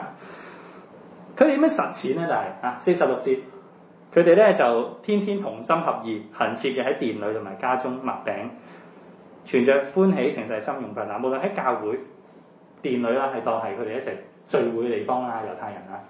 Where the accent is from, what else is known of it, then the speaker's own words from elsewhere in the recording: Hong Kong; 我哋香港人咧就難啲家訪